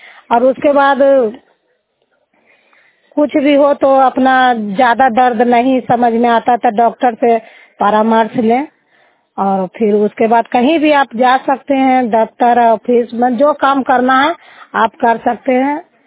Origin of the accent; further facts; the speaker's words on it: Bhagwanpur, India; भगवानपुर के रहने वाली हूँ